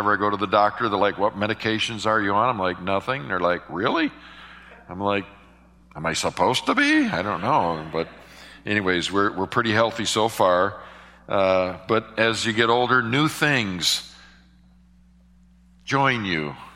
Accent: New York, United States; moved away; I grew up in New York State, where we just had two seasons, winter and the 4th of July. And so so that's another reason I love the South.

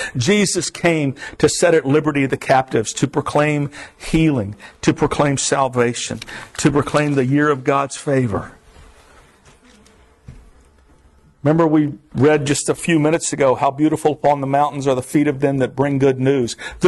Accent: Florida, United States; I grew up in the Everglades. I'm a swamp rat.

